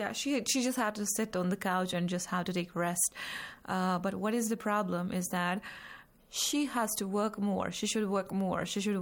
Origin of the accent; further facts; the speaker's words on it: India; Since I come from Indian culture and Pakistan was a part of India before the countries got divided, so the culture is almost same.